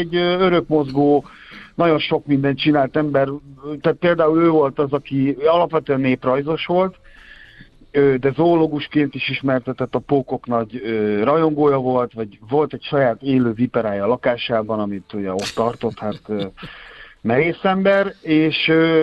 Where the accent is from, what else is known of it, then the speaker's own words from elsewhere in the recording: Miskolc, Borsod-Abaúj-Zemplén, Hungary; born there; én miskolci születésű vagyok